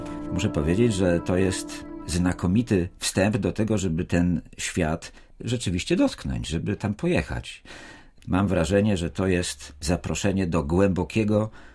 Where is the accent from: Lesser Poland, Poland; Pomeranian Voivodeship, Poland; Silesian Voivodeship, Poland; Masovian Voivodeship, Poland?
Lesser Poland, Poland; Nowy Sącz; No ja muszę pani powiedzieć, że jestem sądeczaninem